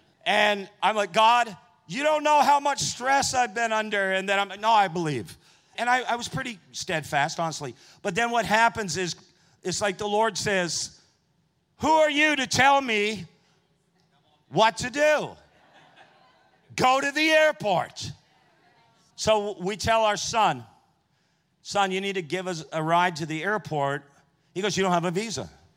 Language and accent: English; United States; now in Australia; I come from North America. Like, we're intense.